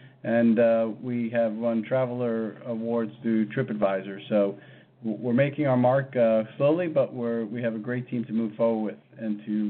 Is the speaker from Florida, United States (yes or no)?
no; Smithtown, New York, United States; I actually was born and raised in Long Island, Smithtown, New York